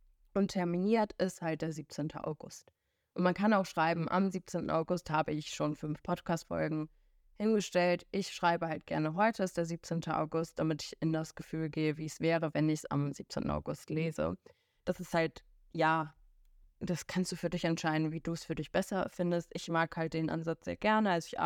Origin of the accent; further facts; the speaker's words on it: Hamburg, Germany; ich bin 26 Jahre jung, ich komme aus Hamburg